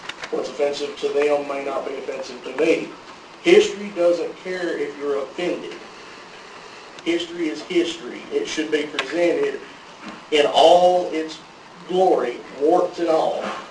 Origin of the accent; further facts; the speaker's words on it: Tennessee, United States; I'm from Port Ova, Tennessee.